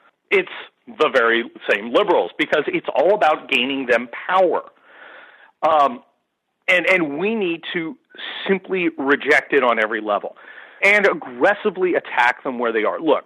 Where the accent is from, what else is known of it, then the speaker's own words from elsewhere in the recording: United States; But I'm an American. And America comes first